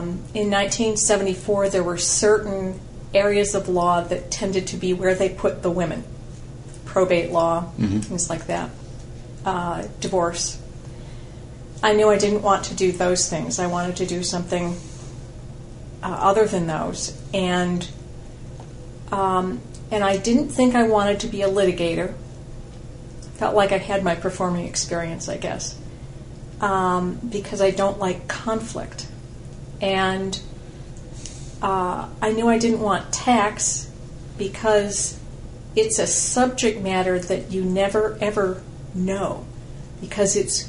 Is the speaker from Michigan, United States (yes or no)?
yes; Detroit, Michigan, United States; Yes, I grew up in Detroit back when it was a boom town and the auto industry was thriving, and went through Detroit Public Schools before leaving for college.